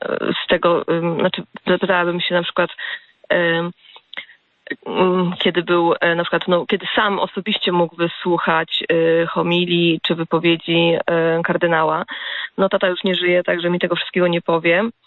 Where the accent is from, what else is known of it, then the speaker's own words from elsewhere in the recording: Masovian Voivodeship, Poland; my jesteśmy z okolic Warszawy